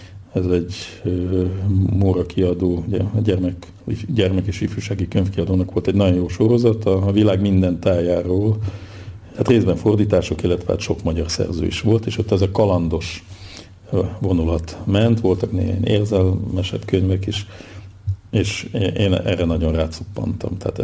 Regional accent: Gödöllő, Pest, Hungary; also born or lived in Soviet Union; now in Budapest, Hungary; én kisvárosban nőttem föl, tehát most már lassan 40 éve élek Budapesten, de annak idején 8 általános Gödöllőn jártam ki, azelőtt pedig hát éltem a Szovjetunióban is egész kisgyerekként, úgyhogy tulajdonképpen kétnyelvű vagyok.

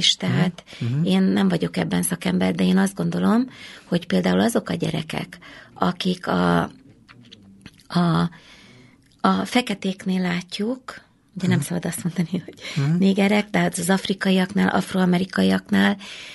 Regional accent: Tatabánya, Komárom-Esztergom, Hungary; Én tatabányai vagyok

